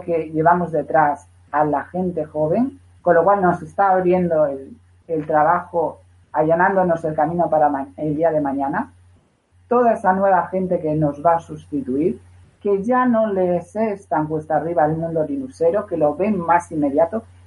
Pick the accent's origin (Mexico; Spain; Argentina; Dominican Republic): Spain; yo soy español